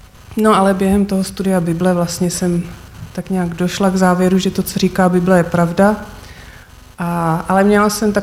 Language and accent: Czech; Teplice, Ústí nad Labem Region, Czechia; also born or lived in Ostrava; jak už bylo řečeno, a pocházím původně z Teplic v Čechách, ale potom jsem studovala v Ostravě